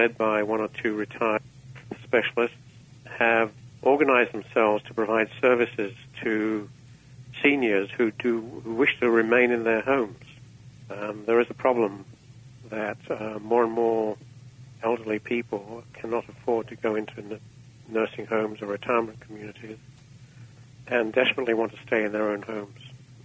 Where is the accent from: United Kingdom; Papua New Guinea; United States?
United Kingdom; England; I grew up in England and trained in medical school there in London